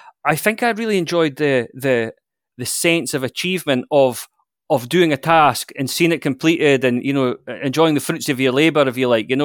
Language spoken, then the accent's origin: English; Blair Atholl, Scotland, United Kingdom; So I grew up in, you could say, the central highlands of Scotland, a little village called Blairathal. So maybe almost halfway between Perth and Inverness.